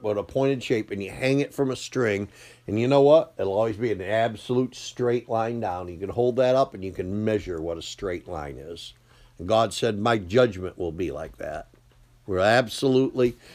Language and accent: English; Machias, Maine, United States; I know I grew up in Machias, and I used to say, it don't make no never mind no how.